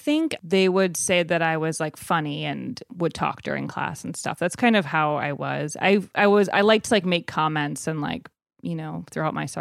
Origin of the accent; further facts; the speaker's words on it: Evanston, Illinois, United States; in Evanston, which is right outside of Chicago, where Northwestern University is.